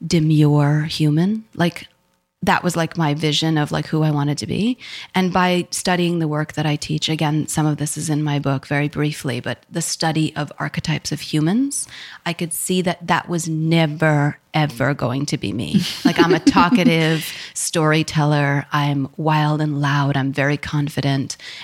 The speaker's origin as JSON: {"language": "English", "region": "New York", "country": "United States", "said": "I don't know how to drive because I'm a New Yorker."}